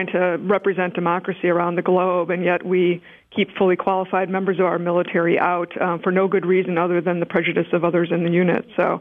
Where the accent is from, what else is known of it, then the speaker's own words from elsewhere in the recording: Milwaukee, Wisconsin, United States; I'm actually from Wisconsin. I'm from the Milwaukee area.